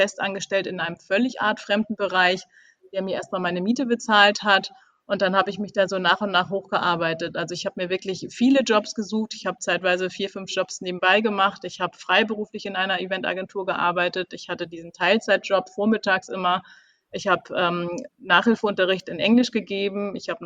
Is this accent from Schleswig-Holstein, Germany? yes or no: yes; Kiel, Schleswig-Holstein, Germany; now in Hamburg, Germany; Also ich war Teamlead und bin dann darüber nach Hamburg gekommen, also ich komme eigentlich aus Kiel.